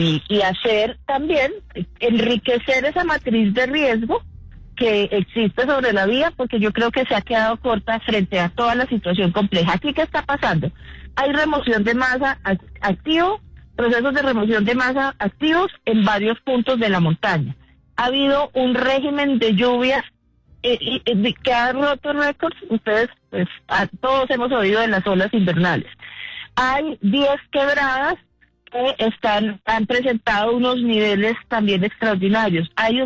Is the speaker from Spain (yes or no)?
no; Llanos Orientales, Colombia; yo soy llanera, yo viví el trauma de esta carretera de niña.